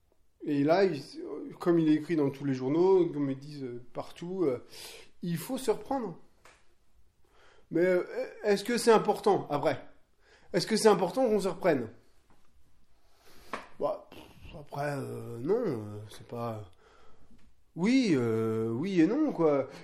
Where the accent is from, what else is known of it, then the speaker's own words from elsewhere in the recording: France; je suis en France, on est français